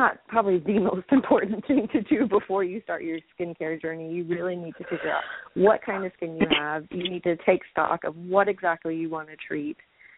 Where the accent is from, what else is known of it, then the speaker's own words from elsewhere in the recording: the South, United States; But it was from me growing up in the South, you know, with my hair in a ponytail.